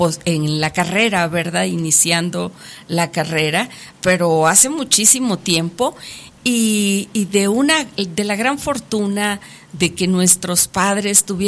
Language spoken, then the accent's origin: Spanish; Tayoltita, Durango, Mexico; somos de una tierra hermosísima, de la región minera por excelencia del estado de Durango, que somos orgullosamente de Tayoltita